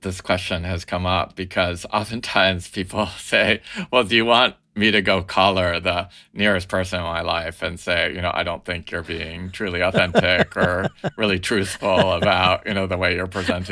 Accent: Colombia; So I want people to be able to rebut the idea of just because I say I'm from Colombia.

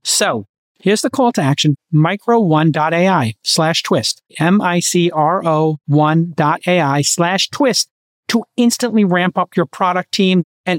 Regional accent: Brooklyn, New York, United States; I noticed that because I'm like from Brooklyn. I just always keep an eye out.

